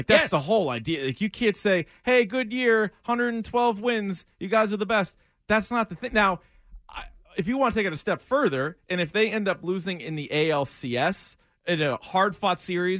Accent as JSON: {"language": "English", "region": "the South", "country": "United States", "accent": "Southern", "said": "And some people love my Southern accent. They love it."}